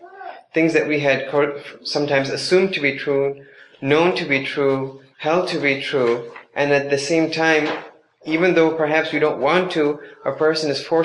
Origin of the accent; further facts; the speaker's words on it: Chicago, Illinois, United States; I was born and raised in Chicago.